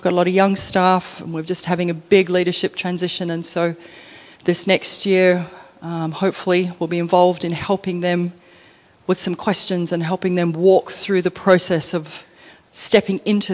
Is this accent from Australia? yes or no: yes; Western Australia, Australia; now in overseas; So I'm West Australian, I guess, and spent a lot of time here, but in the last 5 years I've been based overseas